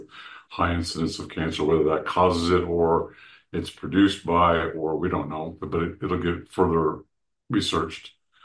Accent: California, United States; I mean, I came from California.

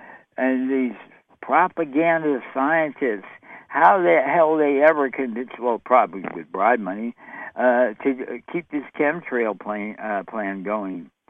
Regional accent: New York City, New York, United States; Now, other parts of, like here, I'm from New York City, we're already into December 8th.

